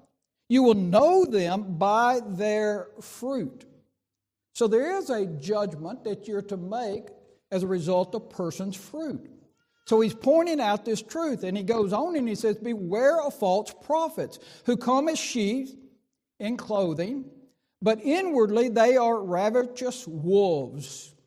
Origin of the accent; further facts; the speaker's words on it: Laurel, United States; I also remember an individual in my hometown of Laurel.